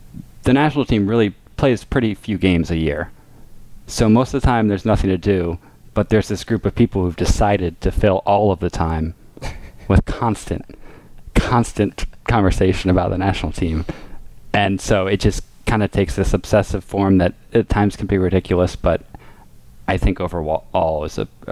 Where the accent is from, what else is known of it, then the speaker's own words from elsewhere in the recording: Richmond, Virginia, United States; now in New York, United States; My story, I'm from Virginia, Richmond, Virginia. I live in New York.